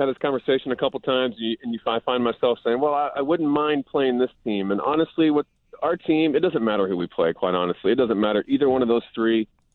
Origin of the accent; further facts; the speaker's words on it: Dallas, Texas, United States; I did grow up a Rangers fan. I grew up in the Dallas area, so the Rangers were my team growing up.